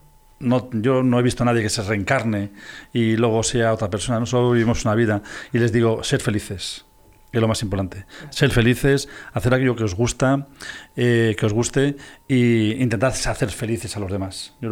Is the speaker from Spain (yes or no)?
yes; Castilla-La Mancha, Spain; now in Tres Cantos, Spain; yo soy de un pueblo de Guadalajara, yo trabajaba aquí en Madrid y vivía en mi pueblo, en Guadalajara, que es donde tengo la familia y los amigos